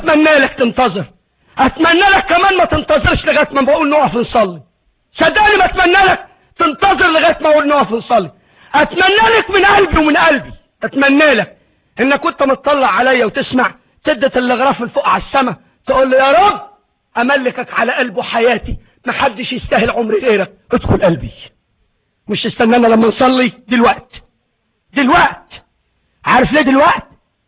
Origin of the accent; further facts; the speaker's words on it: Egypt; عندنا في مصر اصحاب بيزنس على مستويات